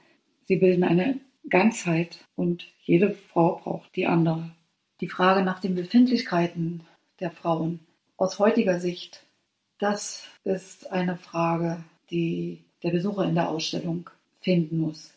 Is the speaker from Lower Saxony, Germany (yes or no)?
no; Berlin, Germany; Auch ich. Ich war Berlinerin und schaute mir an, was in diesem Land passierte.